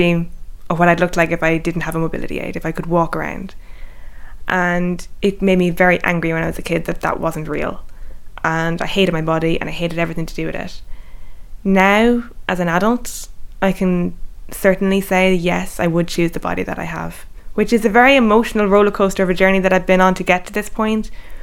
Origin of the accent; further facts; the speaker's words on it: Manorhamilton, Connacht, Ireland; I'm 26. I'm from Manor Hamilton in County Leitrim and I live with my parents.